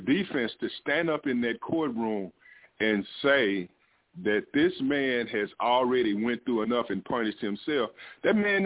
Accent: Fort Worth, Texas, United States; and I'm from the South Side, but I live in Southeast Fort Worth

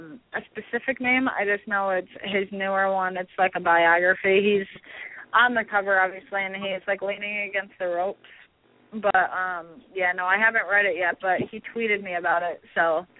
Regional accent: United States; you think because I'm American or, you know, I'm from the States that I'm going to be taken as a fool.

